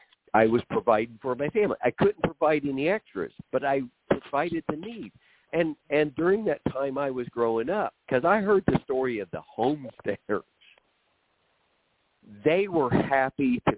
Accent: Oklahoma, United States; I grew up poor in Oklahoma, and I did not consider myself poor.

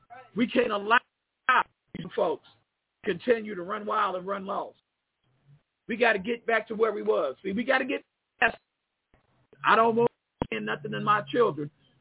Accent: Oakland, California, United States; I remember growing up in Oakland.

